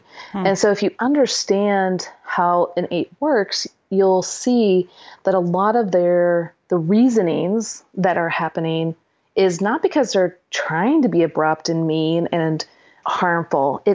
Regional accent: Midwest, United States; Yeah, I come from the Midwest, and we need huge, massive snowplows.

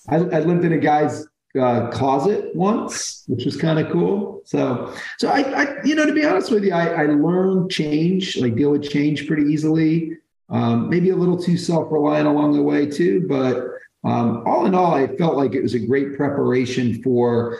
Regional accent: Brooklyn, New York, United States; born there; Let's see. I was born in Brooklyn.

